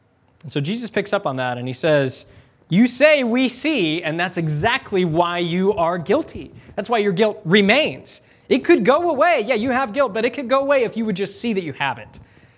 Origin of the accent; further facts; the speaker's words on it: Alabama, United States; I grew up with them in Alabama